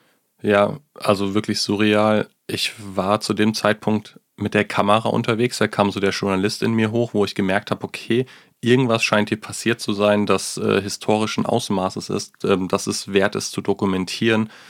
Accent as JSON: {"language": "German", "town": "Rheinbach", "region": "North Rhine-Westphalia", "country": "Germany", "said": "wir kommen ja hier aus Rheinbach"}